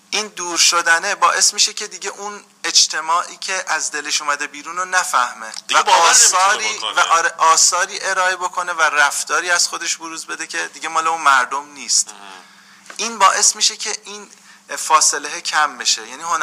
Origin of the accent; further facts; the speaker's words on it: Tehran, Tehran Province, Iran; ولی ما تو تهران، مثلا من تو خیابون جیهون درس خوندم، به دنیا اومدم، بزرگ شدم،